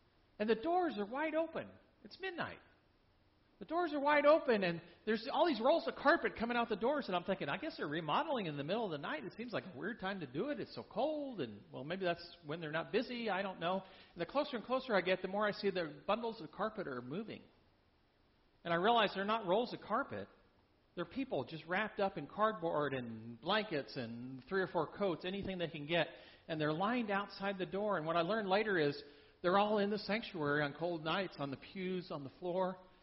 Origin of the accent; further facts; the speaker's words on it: Texas, United States; I'm from Texas, so I have this lightweight jacket, and it's wintertime in Washington, D.C., so it's cold, cold outside in the part of February.